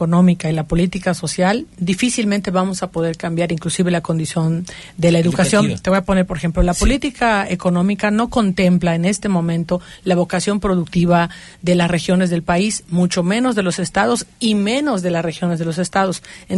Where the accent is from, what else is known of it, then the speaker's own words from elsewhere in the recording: Mexico; 4 billones de pesos que le hemos metido como mexicanos, o sea, 4 millones de pesos que le hemos metido como mexicanos